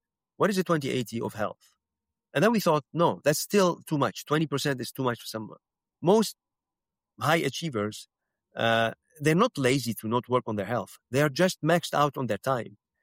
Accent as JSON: {"language": "English", "town": "Amsterdam", "region": "North Holland", "country": "Netherlands", "tie": "born or raised there", "second_language": "English", "said": "I grew up in Amsterdam in Netherlands. So we are Dutch people."}